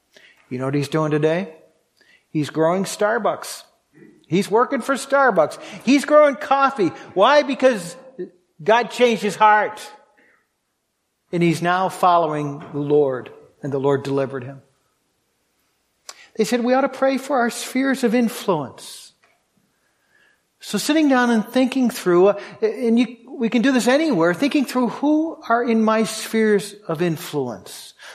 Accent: Massachusetts, United States; I grew up near Cape Cod. You know what the soil was like there?

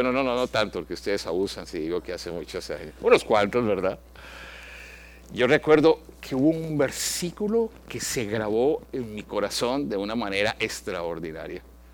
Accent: Colombia; Yo estudiaba en la Universidad de los Andes, en mi país, en Colombia

